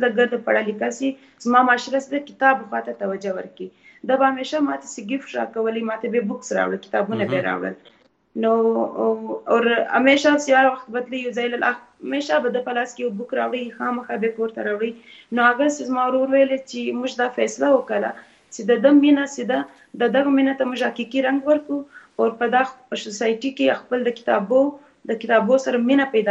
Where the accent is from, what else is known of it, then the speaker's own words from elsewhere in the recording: Muslim Bagh, Balochistan, Pakistan; اور زه د بلوچستان یو د پښتنې سیمه مسلم باغ سره تعلق لرم چې هغه یو بالکل د کلی ایریا ده